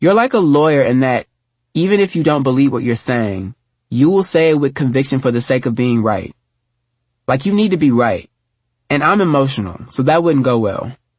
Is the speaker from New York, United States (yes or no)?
no; Houston, Texas, United States; I am from Houston, Texas.